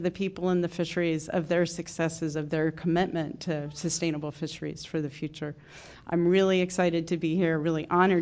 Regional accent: Sitka, Alaska, United States; I'm from Sitka, Alaska, commercial fisherman for over 30 years, everywhere from Southeast Alaska to the Bering Sea

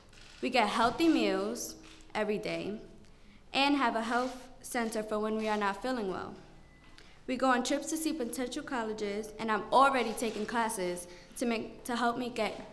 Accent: New York City, New York, United States; I was born and raised in Harlem and have been in the Harlem Children's Zone since I was 4 years old in pre-kindergarten.

